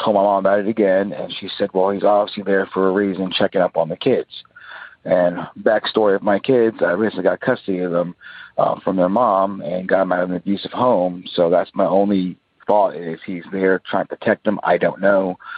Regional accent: Georgia, United States; I am from Georgia.

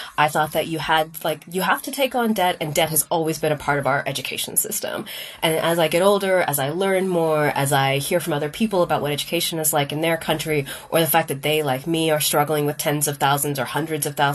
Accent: Texas, United States; I grew up in Texas, and I grew up in a smaller, more conservative town.

